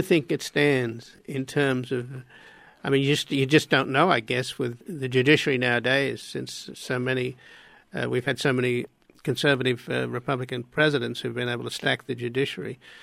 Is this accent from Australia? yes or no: yes; Australia; now in Hollywood, United States; I mean, I come from Australia